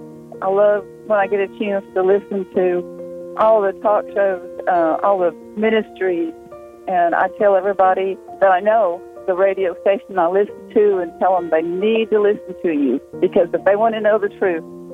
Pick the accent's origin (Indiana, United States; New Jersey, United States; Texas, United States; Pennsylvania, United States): Texas, United States; I'm from Texas. I've been listening to you for years